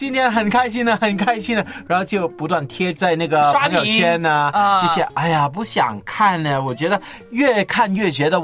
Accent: China; 我们中国人

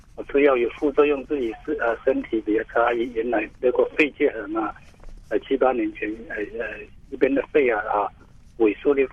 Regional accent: Fujian, China; 是我是福建的

